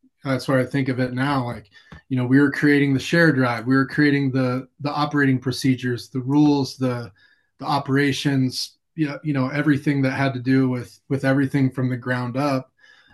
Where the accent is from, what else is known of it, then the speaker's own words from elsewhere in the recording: Corpus Christi, Texas, United States; And I grew up in South Texas, in a place called Corpus Christi. And then my grandparents and my mom's family lived 2 hours south in South Padre Island, which is a big spring break spot and close to the border of Mexico. So that's where I grew up down there.